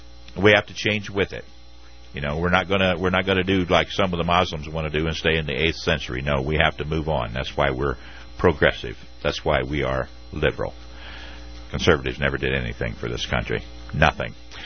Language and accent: English; Midwest, United States; I am from the Midwest originally, and I know how Democrats in the Midwest feel.